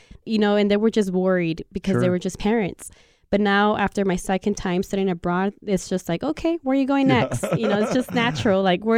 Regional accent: Salinas, California, United States; My hometown is in Salinas, California, so it's a 2.5-hour drive from here.

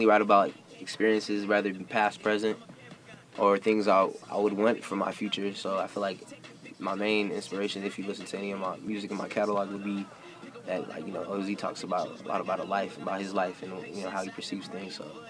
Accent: Fresno, California, United States; It just led to me moving back to my hometown, Fresno

